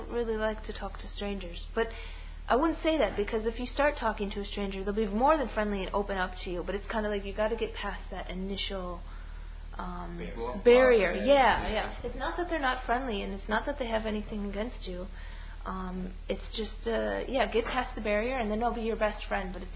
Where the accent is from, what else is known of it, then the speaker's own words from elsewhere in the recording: United States; now in Copenhagen, Denmark; I'm a very outgoing person. That's part of being American.